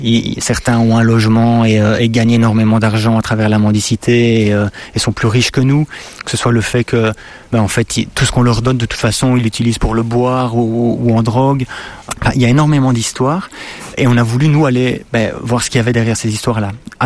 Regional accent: Liège, Wallonia, Belgium; On est liégeois

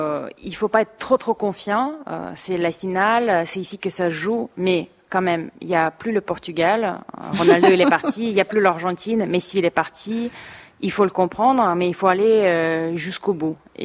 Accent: Moscow, Russia; Moscou, c'est ma ville natale.

